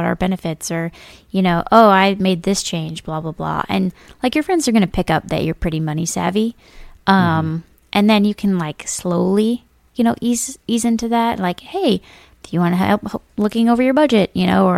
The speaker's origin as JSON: {"language": "English", "region": "Midwest", "country": "United States", "lives_now": "Washington, D.C., United States", "said": "I moved from Midwest to Washington, D.C., which is a pretty big change going from, you know, small, medium cities to this huge metropolitan area with tons of people."}